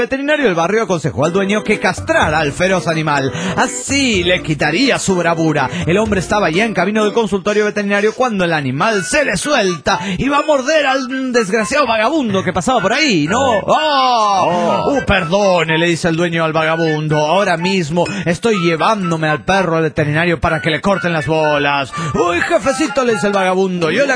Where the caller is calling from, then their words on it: Cochabamba, Bolivia; de Cochabamba, Bolivia.